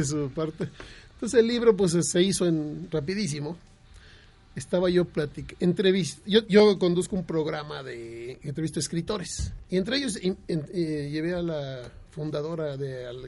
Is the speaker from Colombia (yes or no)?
no; Mexico City, Mexico; born there; Yo que soy yucateco, bueno, de papás yucatecos nos dicen yucahuach, los que nacimos aquí en la Ciudad de México.